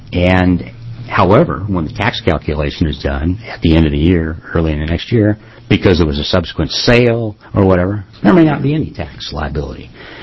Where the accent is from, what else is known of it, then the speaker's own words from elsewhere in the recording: California, United States; I'm a Californian who's about to transfer property as part of an exchange